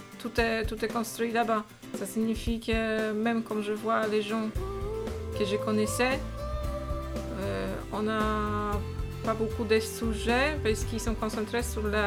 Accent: Poland; now in France; Je suis en France, mais je suis une polonaise.

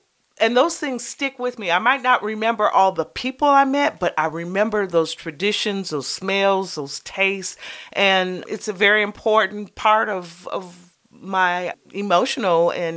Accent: Cleveland, Ohio, United States; I grew up in outside of Cleveland. So I used to ride my bike, because it was free, to the Cleveland Museum of Art.

